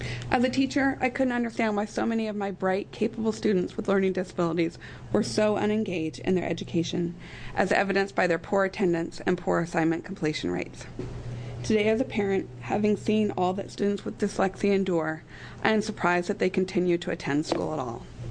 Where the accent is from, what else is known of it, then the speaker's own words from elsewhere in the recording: Portland, Oregon, United States; I am from Portland. I hope to shed light on a little-known and hidden educational equity issue in our state.